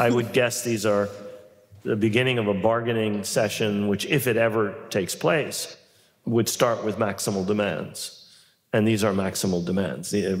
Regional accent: New York City, New York, United States; I mean, I grew up in New York City.

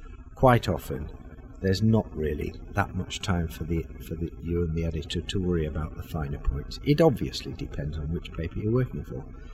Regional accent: Manchester, North West England, United Kingdom; I grew up in Manchester.

